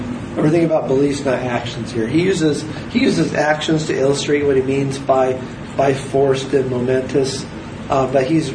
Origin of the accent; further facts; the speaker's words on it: Eugene, Oregon, United States; I would say that for a person, it's kind of hard with growing up in Eugene